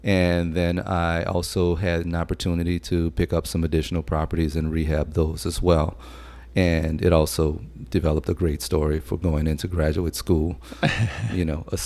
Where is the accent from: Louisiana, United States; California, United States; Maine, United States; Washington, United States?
Louisiana, United States; New Orleans; I am from here, born and raised in New Orleans, and I've lived here almost all my life.